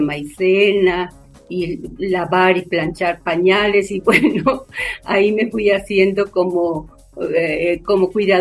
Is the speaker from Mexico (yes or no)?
yes; Malpaso, Zacatecas, Mexico; Yo soy de un ranchito, es un rancho con un nombre así como de mala suerte, se llama Malpaso, municipio, es un el rancho de la Soledad, Malpaso, municipio de Zacatecas. Mis padres eran jornaleros